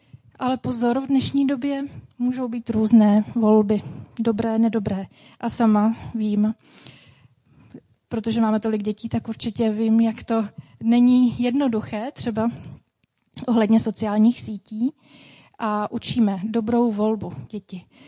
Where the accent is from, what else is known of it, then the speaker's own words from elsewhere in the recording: Ostrava, Moravian-Silesian Region, Czechia; Mockrát jsem to zažila ještě jako dítě v Ostravě.